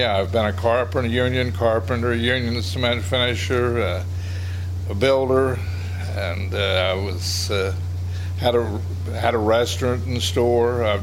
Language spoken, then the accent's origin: English; Wells Tannery, Pennsylvania, United States; I grew up in Fulton County, a little town by the name of Wells Tannery, right on the border of Fulton County. Went to school and high school in Bedford County at Smith, Robert B. Smith High School.